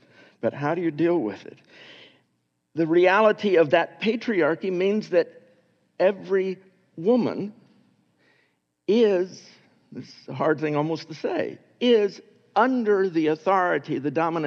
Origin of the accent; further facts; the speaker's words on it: Texas, United States; when I was growing up in Texas, back in those days, this is back in the 50s, it was not legal for a woman to make a contract without her husband signing it.